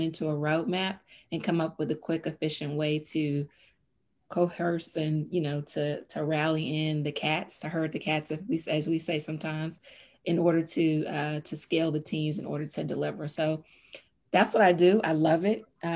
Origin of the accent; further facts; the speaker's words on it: Houston, Texas, United States; I am from Houston, a consultant in IT for Fortune 500 companies for the last 20 years